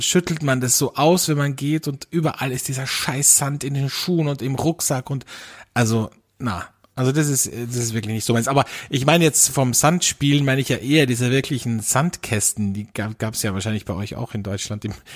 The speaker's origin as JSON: {"language": "German", "country": "Austria", "said": "bei uns in Österreich"}